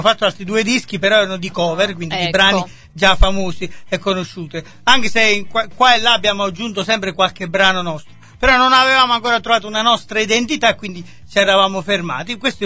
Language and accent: Italian; Montesano sulla Marcellana, Campania, Italy; Io sono di Montesano sulla Marcellana